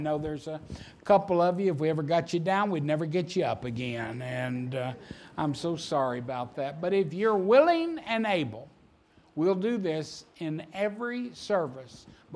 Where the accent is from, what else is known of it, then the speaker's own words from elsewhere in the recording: Oklahoma, United States; I was born and raised in Oklahoma, and that's oil country.